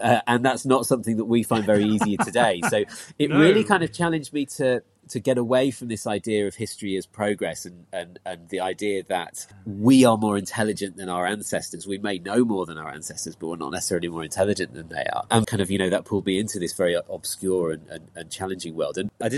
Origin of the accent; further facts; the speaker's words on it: Christchurch, South West England, United Kingdom; also born or lived in Leeds / Kent; When I was five, we moved down to Dorset, lived down by the sea in Christchurch, which was lovely. And then we spent a bit of time in Kent, and then we moved back to Lancashire. So I kind of, you know, I'm trans-Pennine.